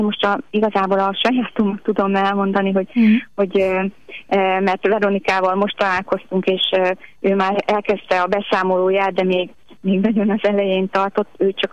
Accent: Nyíregyháza, Szabolcs-Szatmár-Bereg, Hungary; Én nyíregyházi vagyok, és Nyírbátorba szoktunk lelki gyakorlatra járni

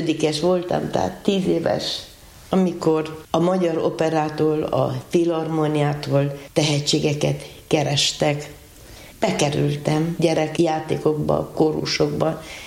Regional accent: Florești, Cluj County, Romania; a 7 gyerek közül én, mint az 5. születtem Százfenesen, a többiek Kolozsvárot, mert Kolozsvárról távoztak ki édesanyámék, hogy udvarunk legyen, hogy a gyerekeket jól tudják nevelni. Városiból vidékiek

